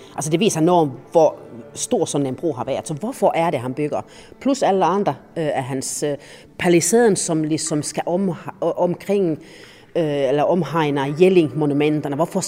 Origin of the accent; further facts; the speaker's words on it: Finland; jeg kommer selv fra Finland